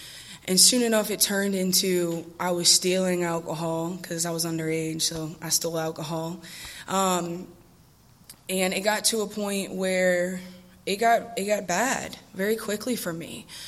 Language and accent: English; New Orleans, Louisiana, United States; moved away; I am from New Orleans, but I'm here now. I moved here last year, so I'm grateful to be here.